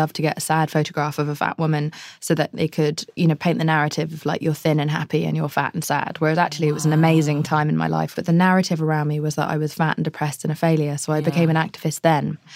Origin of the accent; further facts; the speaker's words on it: England, United Kingdom; I'm so English.